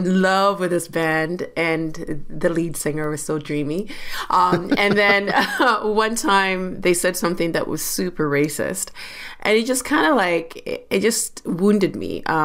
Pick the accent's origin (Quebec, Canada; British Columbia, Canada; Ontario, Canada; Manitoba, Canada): Ontario, Canada; London; I grew up in London, Ontario, and I grew up during a time when London was a very homogenous city.